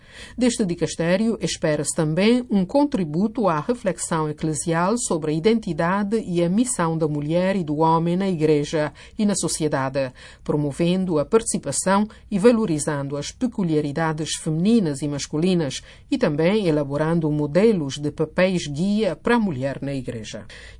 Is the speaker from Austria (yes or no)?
yes; Austria; Portuguese is a second language; Como austríaca, posso compreender que muitas mulheres, quando vou à Áustria ou à Alemanha, falamos a mesma língua